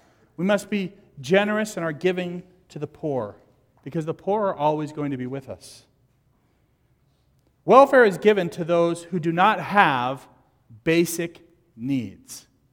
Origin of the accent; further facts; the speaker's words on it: Fresno, California, United States; I grew up in California. Everyone has this like Hollywood kind of image. I grew up in the San Joaquin Valley